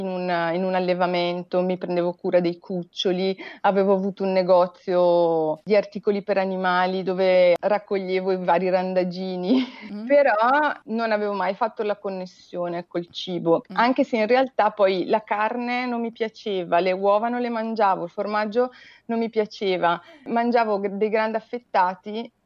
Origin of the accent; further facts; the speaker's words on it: Brescia, Lombardy, Italy; now in Ticino, Switzerland; io sono di Brescia, ho vissuto gli ultimi 10 anni a Brescia, in un paese dove l'attività principale è l'allevamento di maiali.